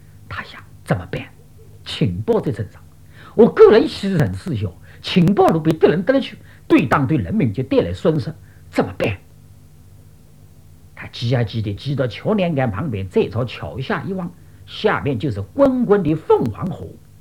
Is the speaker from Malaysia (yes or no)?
no; Yangzhou, Jiangsu, China; 就是我们扬州人